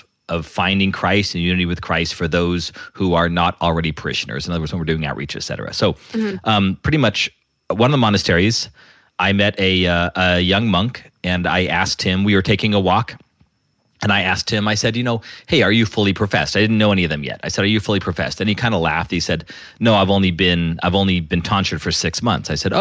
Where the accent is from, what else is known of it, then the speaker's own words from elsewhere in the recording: Albuquerque, New Mexico, United States; born there; So quick story. I was born in 1978 in Albuquerque, New Mexico.